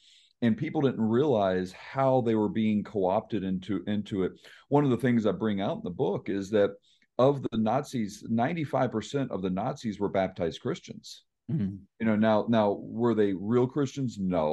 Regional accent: Tennessee, United States; I'm from Tennessee. The consequences there generally falls under you're going to be made fun of.

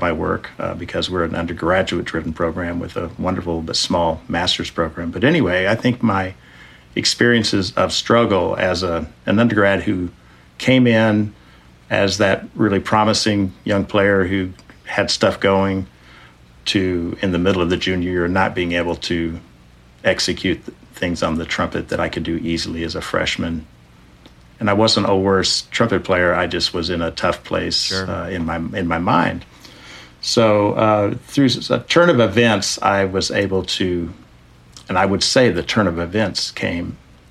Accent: Texas, United States; I'm a Texan, a native Texan. I've lived in many other places. My dad was retired Air Force and worked for the FAA, so we did move quite a bit, but Texas was always home base

